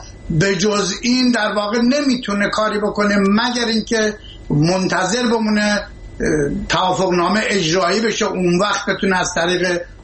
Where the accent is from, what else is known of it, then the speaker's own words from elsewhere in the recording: Iran; now in United States; من این رو نه تنها به عنوان یک ایرانی آمریکایی